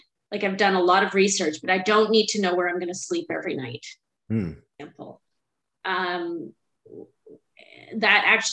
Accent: Ontario, Canada; a 2-day back-to-back training hike in Beaver Valley, which is my stomping grounds. I grew up around Beaver Valley.

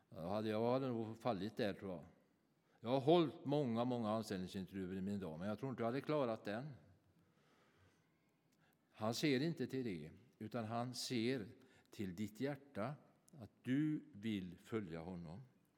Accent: Västra Götaland County, Sweden; Släpp nu där garnen, som vi säger hemma i Bohuslän, näten, säger många.

